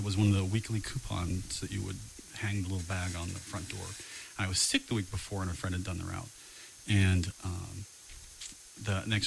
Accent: Hammond, Indiana, United States; born there; So I was born outside Chicago. My parents are both from Cincinnati. They're both deceased. But they grew up in Cincinnati, and when they were young, they had an opportunity to move to Chicago and go into business with my uncle. And my brother and I were both born in Hammond, Indiana.

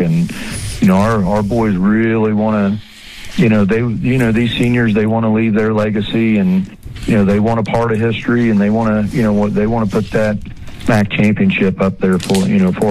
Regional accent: Union City, Indiana, United States; You know, I grew up just south down on the state line on the Indiana side, so I grew up in Indian, and I always tell them that I wish I grew up a Fort Recovery Indian, not a Union City Indian.

